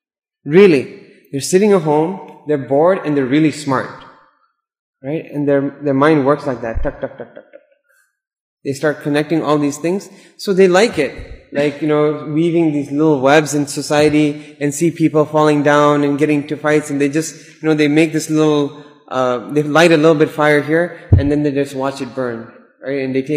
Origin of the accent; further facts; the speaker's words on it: Chicago, Illinois, United States; I mean, I grew up in Chicago. So it's like politics central.